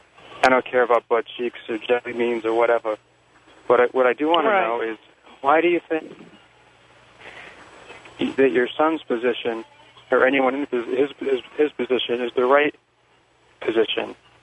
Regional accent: West Haven, Connecticut, United States; I'm from West Haven, Connecticut.

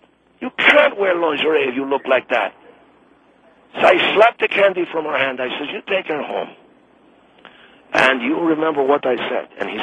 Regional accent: Argentina; I'm from Argentina.

